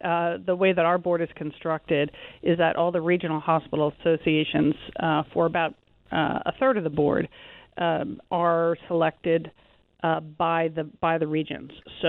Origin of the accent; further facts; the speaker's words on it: Vermont, United States; I came from Vermont and lived through the single-payer experiment that Vermont lived through, and I learned a lot in that.